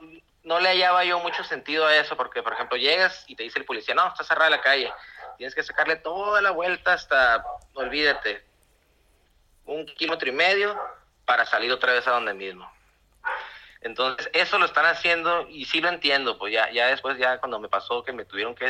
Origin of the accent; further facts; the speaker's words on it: Hermosillo, Sonora, Mexico; Yo soy de Hermosillo, tengo 5 años viviendo aquí.